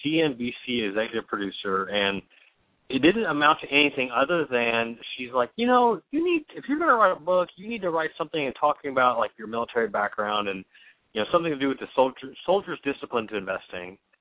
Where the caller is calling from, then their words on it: Carbondale, Illinois, United States; And right now I'm calling from Carbondale, Illinois, which is on the southern tip of Illinois, about the furthest you can be away from Chicago and still be in the state.